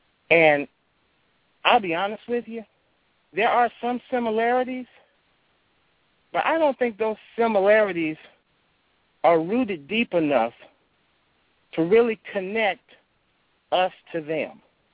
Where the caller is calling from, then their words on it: Louisiana, United States; I'm calling from Louisiana.